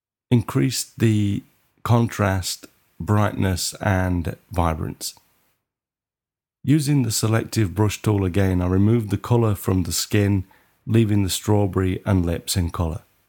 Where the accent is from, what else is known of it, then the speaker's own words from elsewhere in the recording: Maidstone, South East England, United Kingdom; I booked Lux Studio near my hometown in Maidstone for my first lighting lesson.